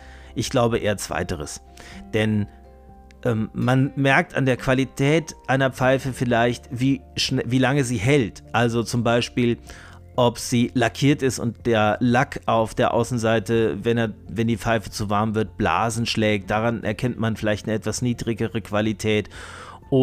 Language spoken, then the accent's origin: German; Marburg, Hesse, Germany; naja, ich komme aus Marburg, ich bin jetzt mal in München